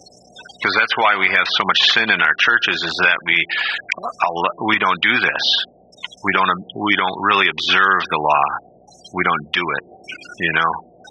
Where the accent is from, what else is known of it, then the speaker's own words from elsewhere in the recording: England, United Kingdom; And I'm not even Italian. I'm English.